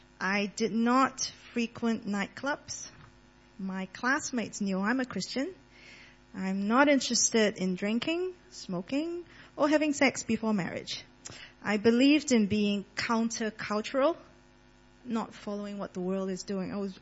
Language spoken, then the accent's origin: English; Sandakan, Sabah, Malaysia; And I grew up in Sandakan, Malaysia. So I was baptized as a baby in St. Michael and All Angels Anglican Church.